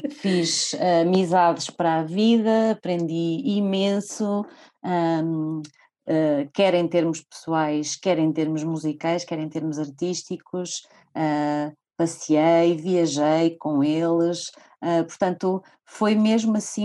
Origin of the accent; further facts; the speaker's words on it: Figueira da Foz, Coimbra, Portugal; e depois passei a minha infância na Figueira da Foz, é verdade.